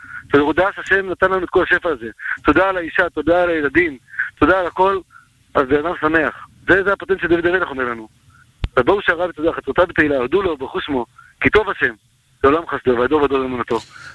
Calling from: Beitar Illit, West Bank, Palestine; ממש ככה. ביתר עילית.

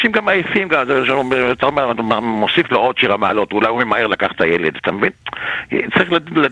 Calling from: Jerusalem, Jerusalem District, Israel; מירושלים.

